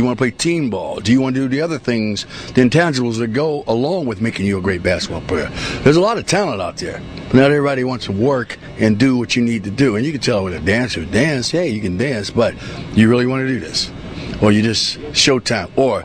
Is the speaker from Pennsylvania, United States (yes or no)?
yes; Pittsburgh, Pennsylvania, United States; Growing up in Pittsburgh, I wanted to be a dancer. I wanted to dance.